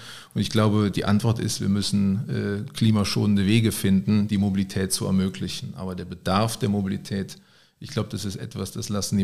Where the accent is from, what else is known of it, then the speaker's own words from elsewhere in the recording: Rhineland, Germany; Ja, als Rheinländer muss ich jetzt erstmal bestätigen